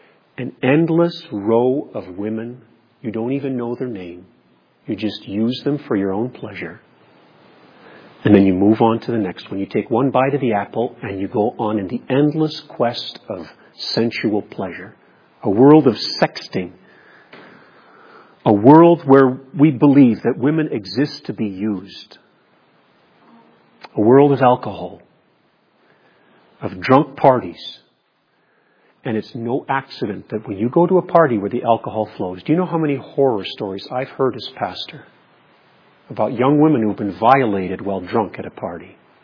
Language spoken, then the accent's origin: English; Nigeria; I grew up in Nigeria on the mission field.